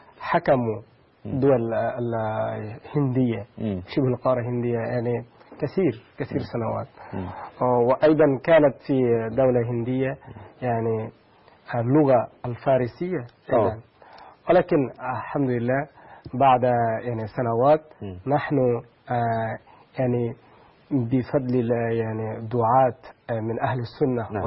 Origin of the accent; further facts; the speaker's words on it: Bangladesh; عندنا في بنغلاديش لغة بنغلا أيضا لغة يعني مستقلة.